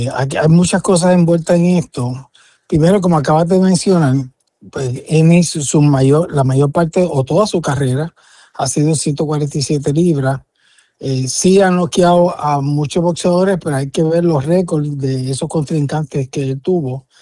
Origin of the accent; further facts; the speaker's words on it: Puerto Rico; el favoritismo que uno puede sentir como puertorriqueño